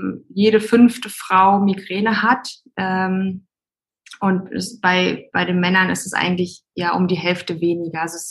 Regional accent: Hamburg, Germany; ich komme ursprünglich aus Hamburg.

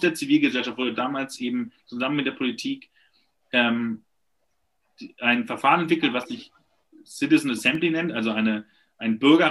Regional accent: North Rhine-Westphalia, Germany; ich komme aus NRW und hatte selber in meiner Kommune noch nicht einmal die Chance, über Themen abzustimmen.

